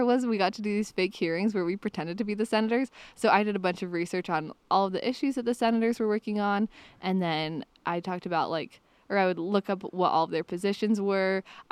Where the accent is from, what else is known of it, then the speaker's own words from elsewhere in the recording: Salt Lake City, Utah, United States; Yeah, I'm from Salt Lake City, Utah, technically Mill Creek, Holiday area.